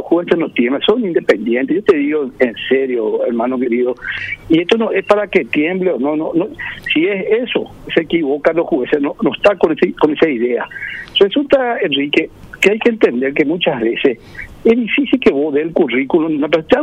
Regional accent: Paraguay; Es un orgullo como paraguayo

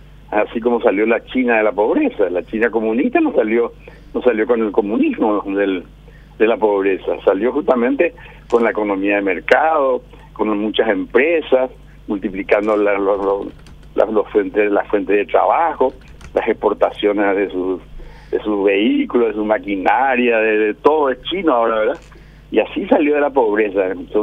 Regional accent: Paraguay; somos muy paraguayos

